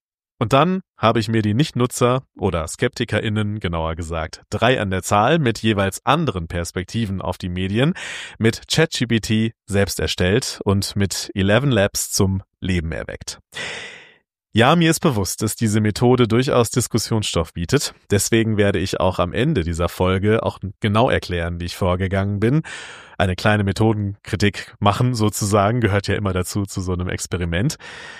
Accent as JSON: {"language": "German", "region": "North Rhine-Westphalia", "country": "Germany", "tie": "born or raised there", "said": "Da bin ich durch den Wald meiner Heimat im Sauerland gelaufen"}